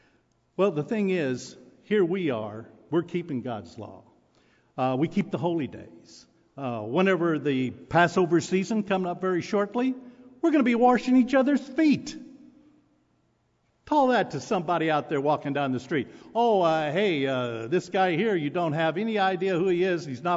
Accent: Arkansas, United States; I'm from Arkansas, so I can say this.

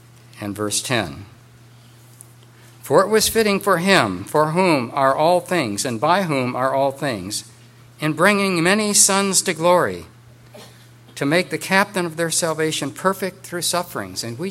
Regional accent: Chicago, Illinois, United States; Growing up in the Chicago area, WGN was very familiar to us.

